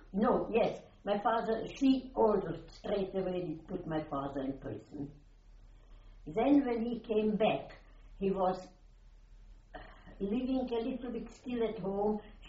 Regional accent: Austria; Austrian we were. And he straight away, when we arrived, we went to prison. Just normally to prison, in my hometown to prison, not concentration camp, in prison.

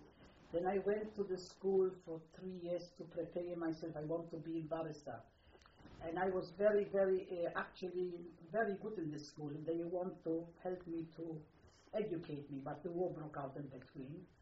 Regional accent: Poland; first language Polish; English is a second language; I speak fluently, better than English. It's my mother language. I still correspond with in Polish, mostly.

